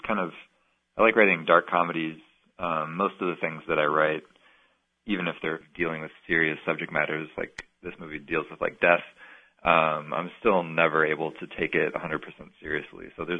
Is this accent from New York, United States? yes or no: no; Minneapolis, Minnesota, United States; Yeah, I mean, I grew up in Minneapolis, and I kind of started out making little skate videos with my friends